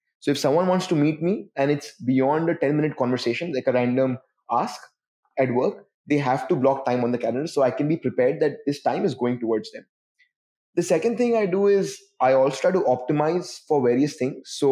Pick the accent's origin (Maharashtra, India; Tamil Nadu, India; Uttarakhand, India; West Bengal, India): West Bengal, India; Kolkata; growing up in Calcutta, I have a strong set of friends.